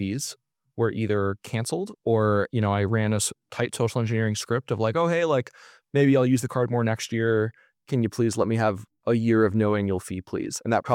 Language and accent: English; New York, United States; Yeah, I grew up in New York State in Westchester County.